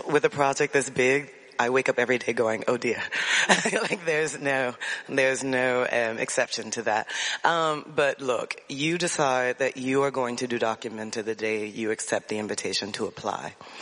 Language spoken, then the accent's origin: English; Chicago, Illinois, United States; I think what they mean is that we're both fans of the Chicago White Sox, because we are both from the South Side of Chicago. But yes, South Side.